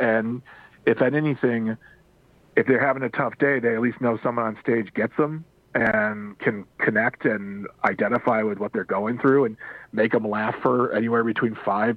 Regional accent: Waukesha, Wisconsin, United States; born or raised there

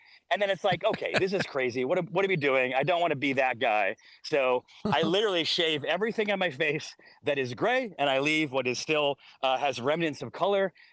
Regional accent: Syracuse, New York, United States; Again, I grew up in Syracuse, which is very, very, very similar weather, probably the same weather, in fact.

